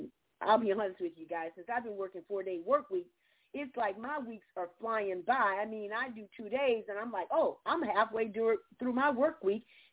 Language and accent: English; Georgia, United States; If you're just tuning in … from Southeast Georgia.